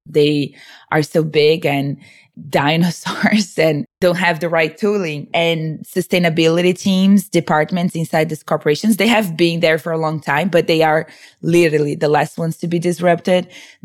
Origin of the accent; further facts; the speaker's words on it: Brazil; English is a second language; I'm originally from Brazil, as you may notice, my accent